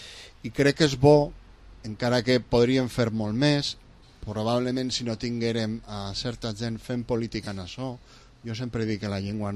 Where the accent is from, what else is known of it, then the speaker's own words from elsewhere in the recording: Valencian Community, Spain; fan bé al nostre patrimoni lingüístic com a valencians.